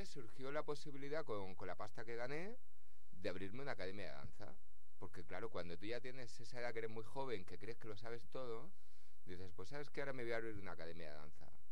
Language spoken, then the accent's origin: Spanish; Murcia, Region of Murcia, Spain; born there; yo nací en Murcia. A ver … que nace en Murcia. Vengo de una familia muy de la Murcia profunda.